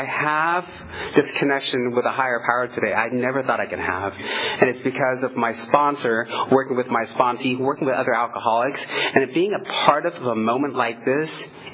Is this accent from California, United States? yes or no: yes; Fresno, California, United States; So I'm from Fresno, and Fresno is, it's amazing.